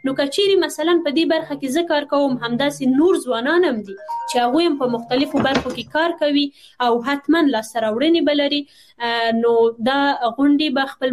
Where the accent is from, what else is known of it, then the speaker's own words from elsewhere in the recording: Afghanistan; دا بیا یوازې موږ افغانان یو